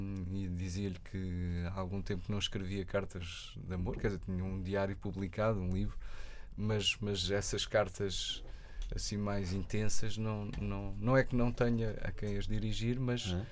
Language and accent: Portuguese; Cascais, Lisbon, Portugal; eu cresci em Cascais